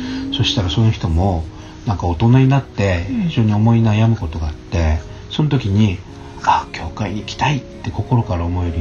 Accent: Okinawa, Japan; 私の地元ですよ、

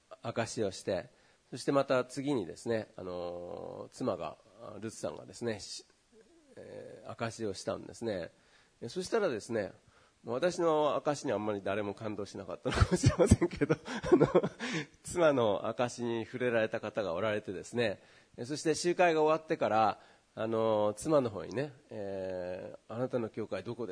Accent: Tokyo, Japan; also born or lived in Kobe; 私は神戸生まれなんですけど、3歳ぐらいでも東京来ちゃってるので、向こうに知り合い、友達とかなんかはいないわけです。

